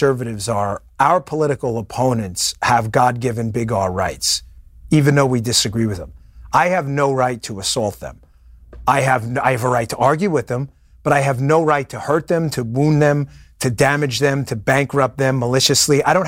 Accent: Queens, New York, United States; I'm from Queens. I know it bothers people. It doesn't bother me one bit. It's exactly, me and my wife both are from Queens.

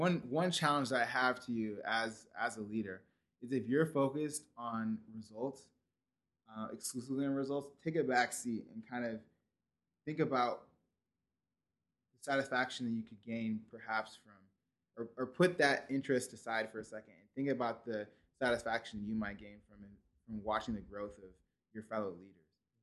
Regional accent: Carbondale, Illinois, United States; So I'm from Carbondale, Illinois, which is like, you know, I grew up thinking that it was like a big city. Then I told someone that it had 50,000 people, and they laughed at me

